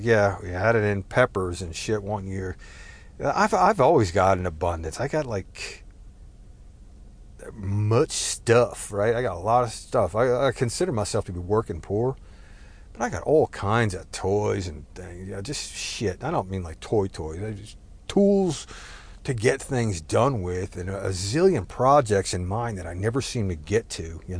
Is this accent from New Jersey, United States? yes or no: yes; New Jersey, United States; It's I'm not Italian, but I grew up around Italian things. I grew up outside of New York City, northern New Jersey.